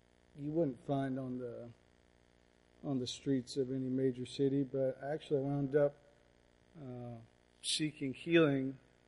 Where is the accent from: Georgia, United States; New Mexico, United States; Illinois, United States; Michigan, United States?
Georgia, United States; Atlanta; now in Louisiana, United States; We're all from Atlanta, Georgia, and we've been living here in Louisiana for about, I've been here for about 14, 15 years now